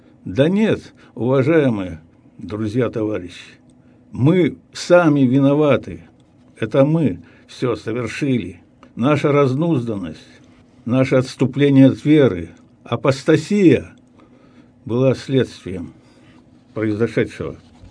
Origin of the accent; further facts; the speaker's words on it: Kosyakovo, Sverdlovsk Oblast, Russia; born there; Родился я в Свердловской области, в Алапаевском районе, деревня Косяково. Улица моя любимая, Гальянка называется.